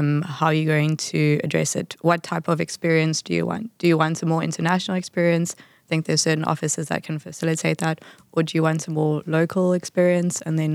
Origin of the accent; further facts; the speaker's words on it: South Africa; Maybe I can draw on just being a South African. We have a lot of different cultures and we have different languages in our country.